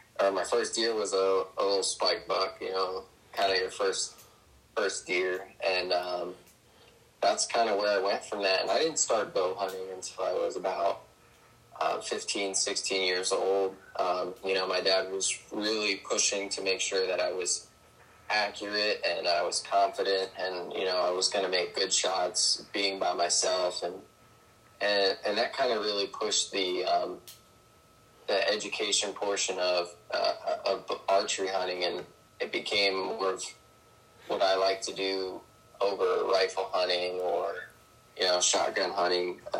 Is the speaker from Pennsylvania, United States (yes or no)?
yes; Bangor, Pennsylvania, United States; I was born and raised in Bangor, Pennsylvania. It's probably 2 hours east of Philadelphia.